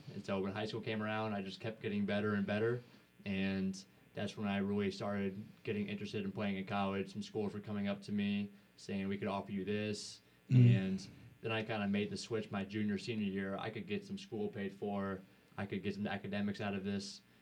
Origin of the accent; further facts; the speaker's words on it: St. Charles, Missouri, United States; I'm from St. Charles.